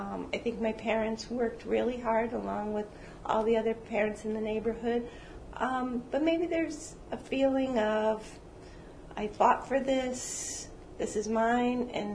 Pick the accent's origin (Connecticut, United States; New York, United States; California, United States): Connecticut, United States; Hartford; born there; I was born in March of 48 and in Hartford, Connecticut.